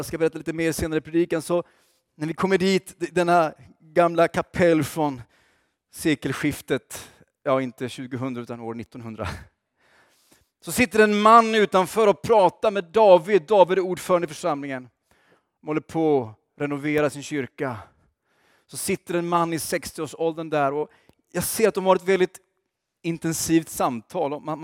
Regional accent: Oskarshamn, Kalmar County, Sweden; Det påminner mycket om min hemstad Oskarshamn.

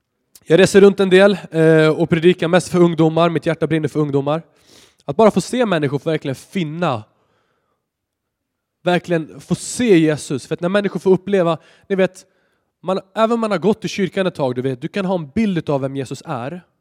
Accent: Stockholm, Stockholm County, Sweden; 22 år gammal. Jag leder outreach, jag är från Stockholm

